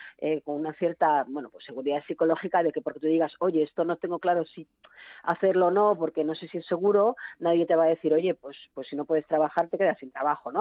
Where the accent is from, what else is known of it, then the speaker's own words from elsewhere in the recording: Asturias, Spain; Yo soy asturiana, el orbayu que se llama allí